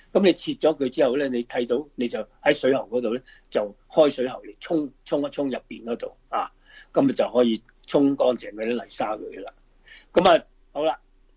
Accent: Guangdong, China; 尤其是我们广东人呢，即是广东菜来讲呢，真是物尽其用

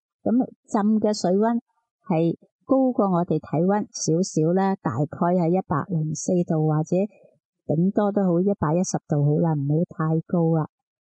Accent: China; 冬天啊，我哋中国人就好中意讲进补嘅。

